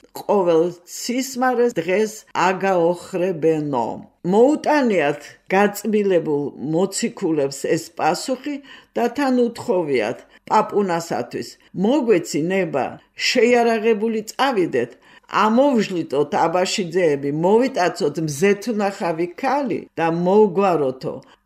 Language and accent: Georgian; Tbilisi, Georgia; born there; თბილისში დავიბადე ჩემი მშობლები, იქ იმერეთში და მე გადმოვიდნენ აქ და ზაფხულობით ყოველთვის მივდიოდით საჩხერის რაიონის სოფელი გორისა.